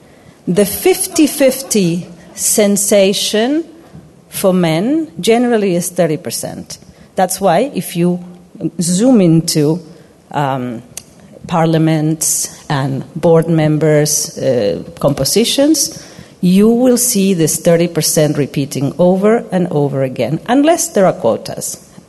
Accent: Argentina; English is a second language; now in United Kingdom; I come from Argentina. I am the granddaughter of Italian immigrants and Spanish immigrants, and I'm also an immigrant myself that has been in the UK for 23 years.

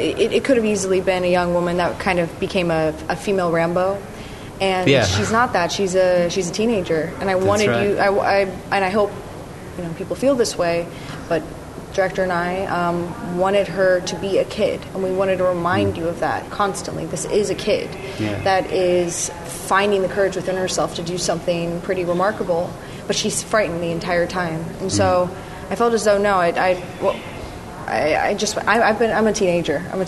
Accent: United States; as an American, it's been a part of my reality my entire life

